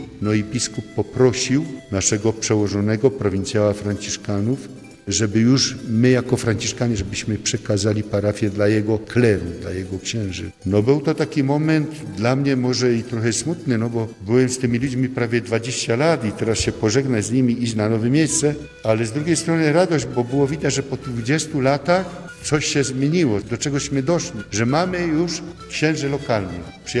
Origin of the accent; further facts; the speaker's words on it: Katowice, Silesian Voivodeship, Poland; moved away as an adult; now in Bolivia; On z Chorzowa, ja z Katowic.